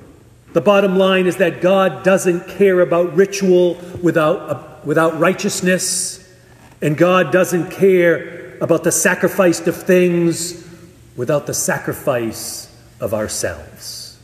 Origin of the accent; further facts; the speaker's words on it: Worcester, Massachusetts, United States; When I grew up in Worcester, in the central part of the state, long before there was Walmart or Costco or BJ's, there was Spags.